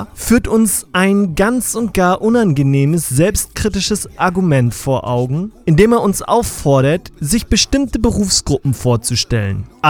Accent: Northern Germany, Germany; als Norddeutsche, Werner Sozialisierte

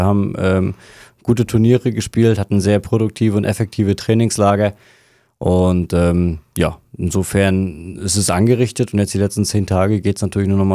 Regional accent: Rostock, Mecklenburg-Vorpommern, Germany; für mich insbesondere als Rostocker ein Riesenhighlight natürlich mit der Europameisterschaft hier in unserer eigenen Stadt.

